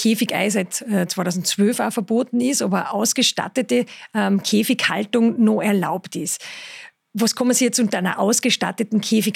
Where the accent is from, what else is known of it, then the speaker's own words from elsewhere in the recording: Austria; grundsätzlich haben wir uns committed als Österreicher